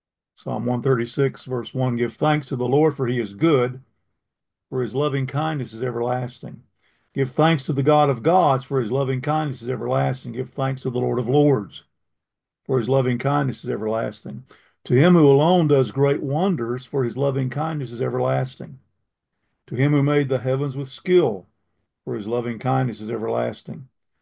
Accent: Tryon, North Carolina, United States; Where I grew up in Tryon, North Carolina, there was a road that ran from Tryon to Saluda, a two-lane road, Highway 176.

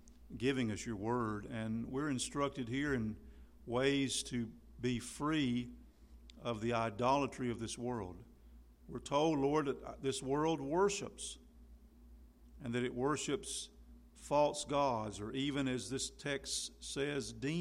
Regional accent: the South, United States; accent: southern; When I moved to Minnesota, I lost my southern accent to a degree.

